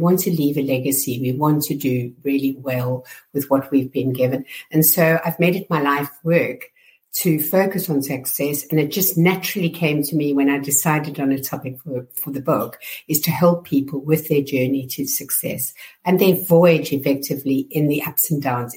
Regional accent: South Africa; now in United Kingdom; I hail from South Africa originally, and I've been over in the UK for 25 years working for leading companies

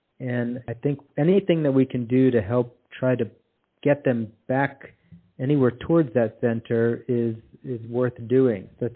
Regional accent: West Paterson, New Jersey, United States; now in Texas, United States; I grew up in West Paterson, New Jersey.

